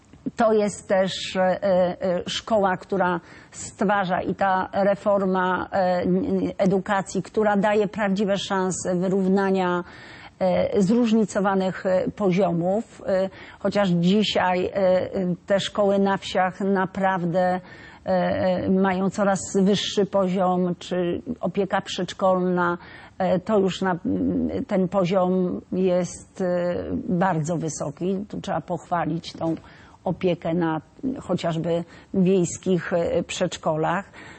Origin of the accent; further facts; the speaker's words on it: Gorzów Wielkopolski, Lubusz Voivodeship, Poland; ja w ogóle pochodzę też z województwa zachodniego, z Gorzowa. A kiedyś też mieszkałam w mniejszej miejscowości